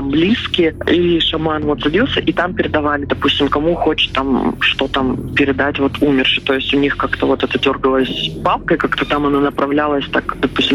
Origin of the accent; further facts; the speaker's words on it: Uelen, Chukotka Autonomous Okrug, Russia; now in Khabarovsk, Russia; Было, конечно, такое желание, потому что там все друг друга знают. В одном конце села сказали, в другом там уже там что-то слышно. Ну, то есть такое, как бы, ну, мы маленький поселок